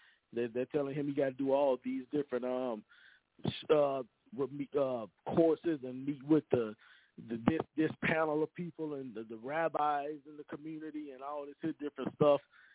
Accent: Louisiana, United States; he came from LSU. LSU is, you know, that's one of my home state schools.

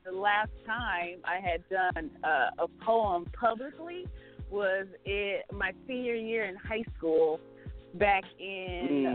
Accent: San Diego, California, United States; I'm from the West Coast, from San Diego, California, born and raised.

